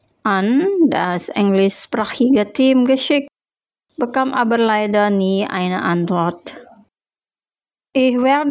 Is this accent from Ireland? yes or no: no; Denmark, Western Australia, Australia; Mein Heimatort ist eine kleine Stadt namens Denmark. Das liegt ganz unten an der Südküste von Western Australien.